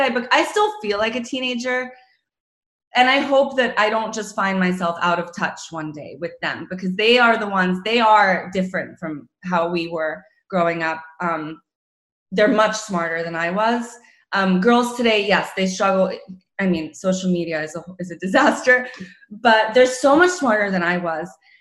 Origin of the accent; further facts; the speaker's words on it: North Carolina, United States; I'm Croatian, but I grew up in North Carolina.